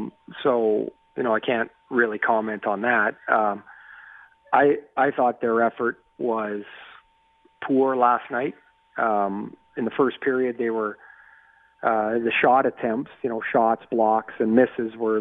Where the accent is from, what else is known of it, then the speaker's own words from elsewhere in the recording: Trail, British Columbia, Canada; But I grew up in Trail, and there really wasn't much of it.